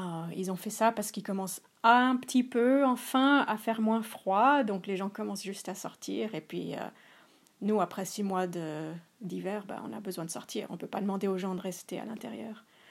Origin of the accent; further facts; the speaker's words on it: Switzerland; accent: Swiss; Et puis, comme ça, vous pouvez entendre mes et puis mon accent suisse.